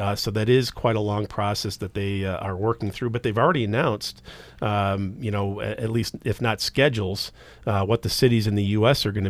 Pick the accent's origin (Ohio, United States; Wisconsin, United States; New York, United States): Wisconsin, United States; Madison; I grew up in Madison, but for a while after I got out of school, I worked in Racine, Wisconsin